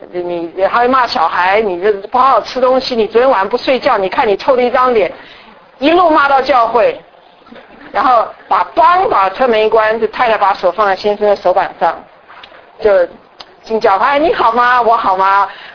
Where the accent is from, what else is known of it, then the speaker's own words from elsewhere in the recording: Taiwan; 我是从台湾来的，我老公是从香港来，我儿子在加州生，我女儿在 Texas 生